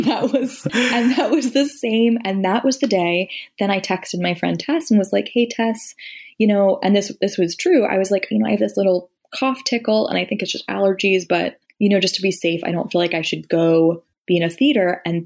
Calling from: New York City, New York, United States; I am calling in from New York City.

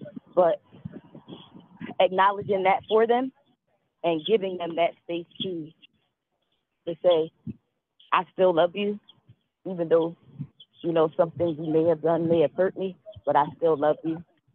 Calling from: North Brunswick, New Jersey, United States; I'm walking right now in North Brunswick, New Jersey.

